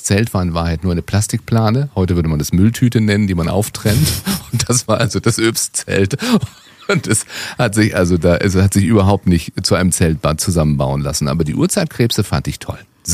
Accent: Baden-Baden, Baden-Württemberg, Germany; Ja, ich komme zwar aus Baden-Baden

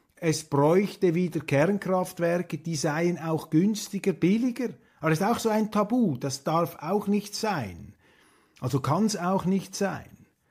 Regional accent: Zurich, Switzerland; Aber sie werden als Berner jetzt vermutlich den Kopf schütteln über diese dilettierenden Ausschweifungen eines Zürchers.

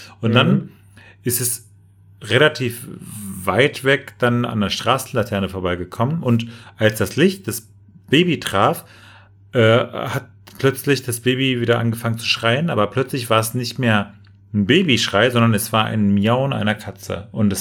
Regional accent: Turkey; German is a second language; dass eine Frau auch aus meiner Heimatstadt quasi nach Ankara gefahren wurde für eine Geburt.

